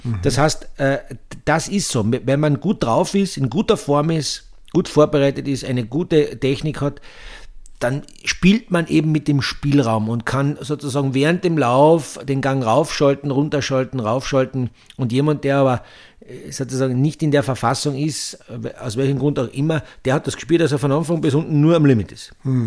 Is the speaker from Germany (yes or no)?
no; Austria; Auch bei uns in Österreich, der Matthias Mayer hat auch gesagt, er fährt da nicht